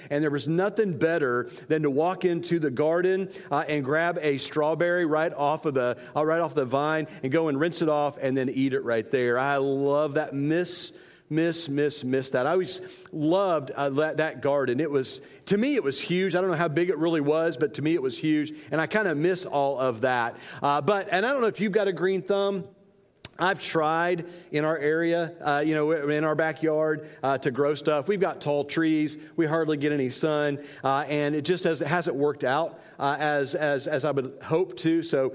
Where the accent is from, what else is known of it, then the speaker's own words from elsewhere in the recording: Indiana, United States; So, hey, listen, one thing, I grew up in Indiana. One thing I totally miss from living in Indiana, and maybe the only thing I miss from living in Indiana, is that rich dirt that we always had.